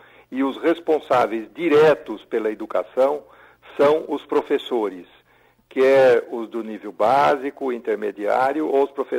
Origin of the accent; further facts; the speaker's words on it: Birigui, São Paulo, Brazil; Tenho excelentes lembranças dos meus professores da escola secundária lá na minha cidade de Birigui, que era uma cidade que há 50 anos era muito mais isolada do que é hoje, distante da capital.